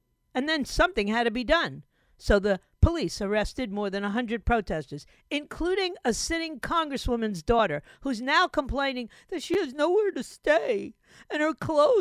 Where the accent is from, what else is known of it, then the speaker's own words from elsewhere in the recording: New York City, New York, United States; It feels like 1933 Germany right now, in my hometown of New York.